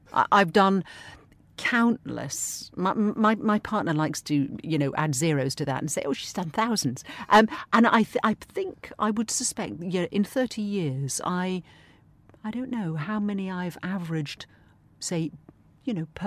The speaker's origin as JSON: {"language": "English", "region": "East Midlands", "country": "United Kingdom", "said": "I'm actually from the Peak District."}